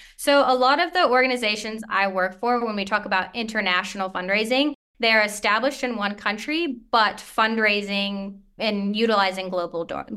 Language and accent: English; Texas, United States; moved away as an adult; now in Zambia; So I would say I was a city girl and I was born and raised either in Houston or Dallas. And when I moved out to Zambia, Africa in 2016, didn't expect to be here 8 years later. And I now live on an extremely rural farm.